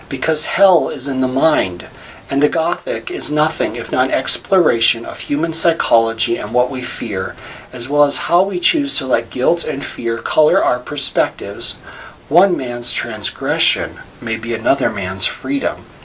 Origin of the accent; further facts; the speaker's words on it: Marquette, Michigan, United States; In the fall of 1995, I moved to Kalamazoo, Michigan, in the same state as my hometown of Marquette, but nearly 500 miles from home, in fact on a different peninsula.